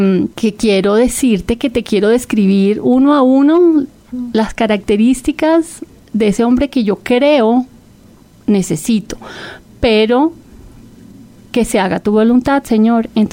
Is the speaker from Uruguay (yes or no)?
no; Caribbean Region, Colombia; Sí, yo soy costeña y me encanta bailar.